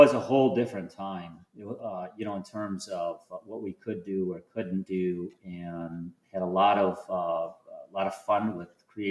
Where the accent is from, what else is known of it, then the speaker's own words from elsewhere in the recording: Detroit, Michigan, United States; And I do want to say that growing up in Detroit